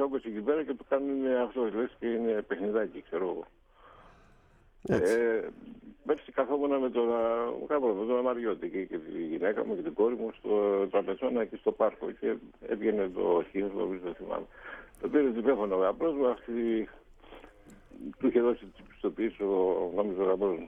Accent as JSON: {"language": "Greek", "country": "Greece"}